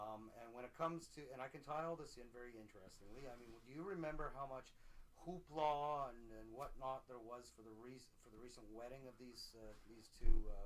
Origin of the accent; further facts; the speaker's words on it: Canada; I'm Canadian